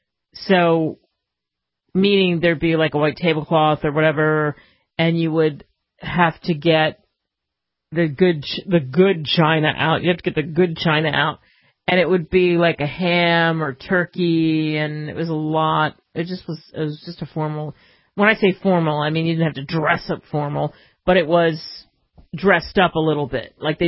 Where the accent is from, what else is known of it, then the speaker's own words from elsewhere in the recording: Philadelphia, Pennsylvania, United States; I'm from Philadelphia, and I've moved all over and lived in this great country all over the place.